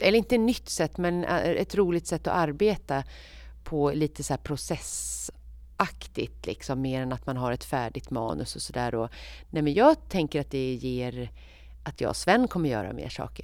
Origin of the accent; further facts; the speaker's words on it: Alingsås, Västra Götaland County, Sweden; jag är ju från Alingsås, men mina föräldrar är från Göteborg, min syster bor i Göteborg